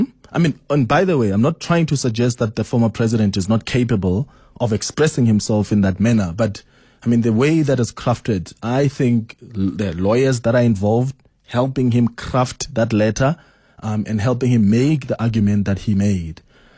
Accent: KwaZulu-Natal, South Africa; I grew up in KwaZulu-Natal and I saw the tensions

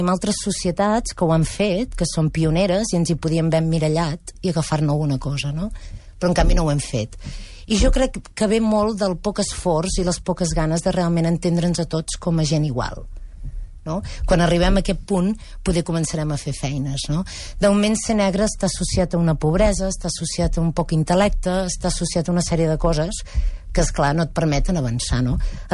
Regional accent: Catalonia, Spain; No hi ha maneres que m'identifiquin com a catalana.

